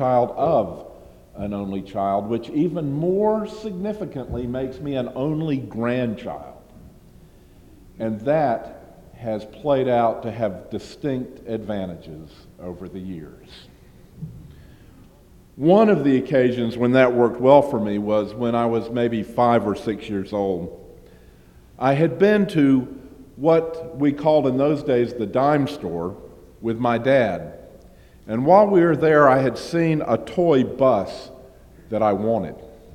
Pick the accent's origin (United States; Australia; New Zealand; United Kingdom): United States; Georgia; One, of course, is that I'm from Georgia and not from Kentucky.